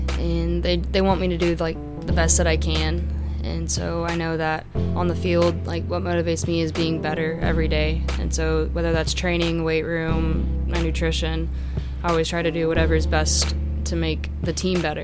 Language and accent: English; Gonzales, Texas, United States; also born or lived in College Station; Well, I grew up in Gonzales, Texas, and we have a lot of land out there